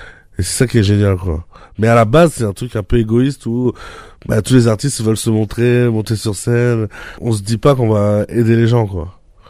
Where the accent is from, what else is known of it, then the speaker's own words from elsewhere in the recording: Limoges, Nouvelle-Aquitaine, France; now in Paris, France; comme je viens de Limoges, c'est un peu dur de rêver d'être artiste quand on est là-bas, parce qu'il y a moins d'opportunités.